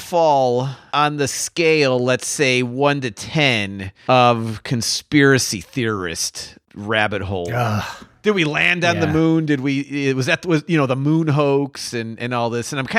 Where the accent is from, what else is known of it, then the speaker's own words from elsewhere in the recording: Chicago, Illinois, United States; I grew up in Chicago, you know, and, and oftentimes people are like, oh, where, you know, where'd you grow up and stuff? I would always say Chicago